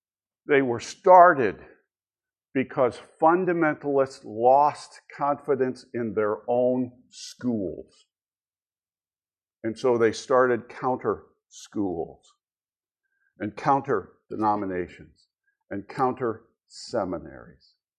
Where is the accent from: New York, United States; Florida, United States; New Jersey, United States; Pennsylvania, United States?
Pennsylvania, United States; Altoona; born there; I was born in Altoona, Pennsylvania. I was a week old, and I was enrolled in the cradle roll at the First Baptist Church in Altoona, Pennsylvania